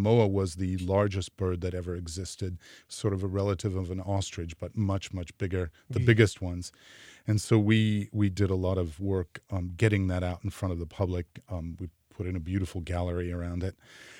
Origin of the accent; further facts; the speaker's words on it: California, United States; I did. I grew up in California in the Bay Area.